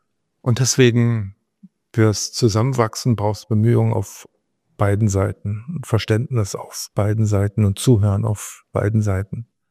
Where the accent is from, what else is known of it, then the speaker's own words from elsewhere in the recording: Berlin, Germany; Ich bin Berliner.